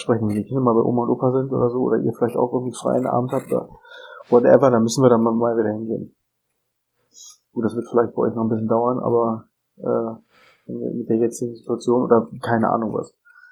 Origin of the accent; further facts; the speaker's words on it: Hildesheim, Lower Saxony, Germany; ich komme ja ursprünglich aus Hildesheim